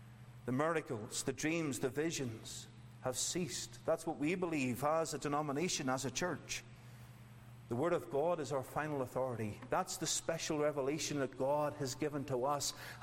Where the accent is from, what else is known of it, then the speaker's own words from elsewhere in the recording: Northern Ireland, United Kingdom; now in Australia; I came from Northern Ireland where it rained all the time.